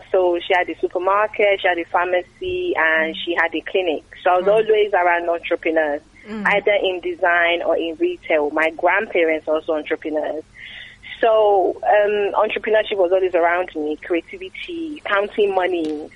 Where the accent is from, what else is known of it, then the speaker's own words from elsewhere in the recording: Abeokuta, Ogun, Nigeria; I'm from Abeokuta, Ogun State. I was born in Nigeria.